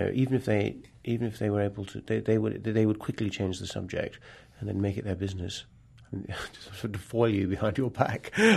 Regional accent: London, United Kingdom; now in New York, United States; I came from London, and I have to say that when I came to New York, I was rather taken aback when I came to New York by this sheer kind of sense of collaboration that existed here.

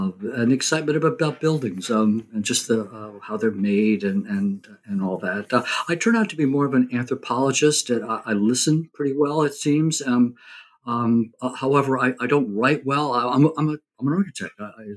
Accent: New Jersey, United States; I grew up in New Jersey, suburban kid. And I went to Carnegie Mellon University in architecture and graduated there.

